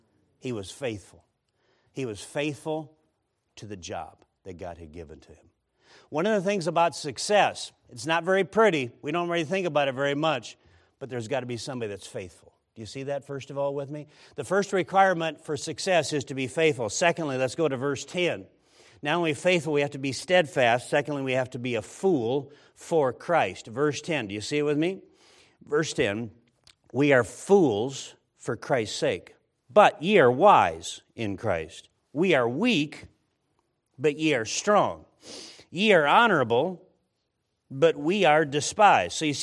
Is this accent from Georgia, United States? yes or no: no; Nebraska, United States; hey, listen, we're from Nebraska. We're glad to have you here for this game.